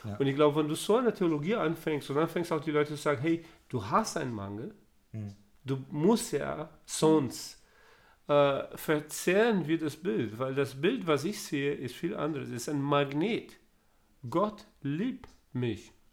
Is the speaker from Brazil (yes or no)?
yes; Brazil; ich komme aus Brasilien